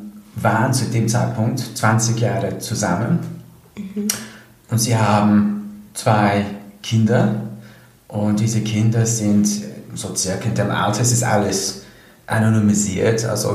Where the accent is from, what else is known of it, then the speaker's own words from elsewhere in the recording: United Kingdom; German is a second language; now in Austria; Wie man wahrscheinlich hören kann von meiner Sprache her, meiner Aussprache, bin ich nicht ursprünglich aus Österreich, sondern ich komme aus Großbritannien und habe mich hier dann war dann 2006, 2007 angefangen, also mich hier dann ausbilden zu lassen